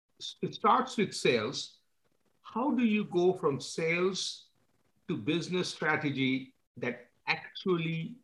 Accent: Kolkata, West Bengal, India; I grew up in Kolkata, India.

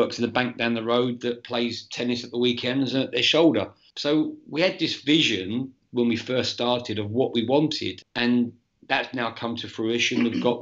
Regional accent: England, United Kingdom; moved away; So I came out from England in 2016 and I did a year at West Ham.

